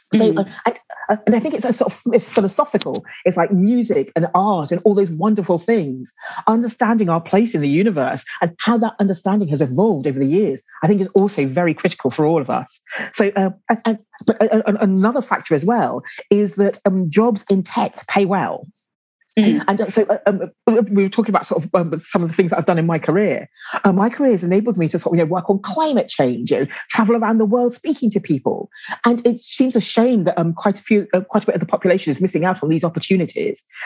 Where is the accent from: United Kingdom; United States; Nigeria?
United Kingdom; London; I was mentioning that I grew up in London.